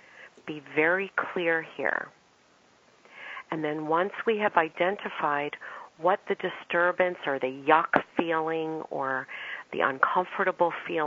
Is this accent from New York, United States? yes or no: no; Maryland, United States; I grew up on the East Coast in Maryland